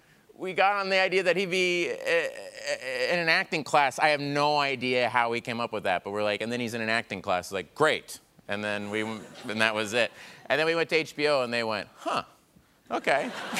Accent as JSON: {"language": "English", "town": "Tulsa", "region": "Oklahoma", "country": "United States", "said": "I'm from Tulsa, Oklahoma."}